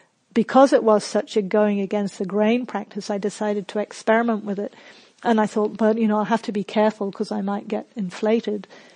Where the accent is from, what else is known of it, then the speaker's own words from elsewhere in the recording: England, United Kingdom; also born or lived in New Zealand; now in Australia; I grew up in England and New Zealand, and in both of those countries, you do not blow your own trumpet